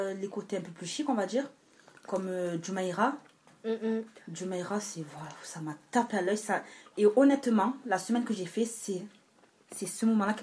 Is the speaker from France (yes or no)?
yes; Marseille, Provence-Alpes-Côte d'Azur, France; Voilà, je viens de Marseille. À Marseille, des buildings, on ne voit pas.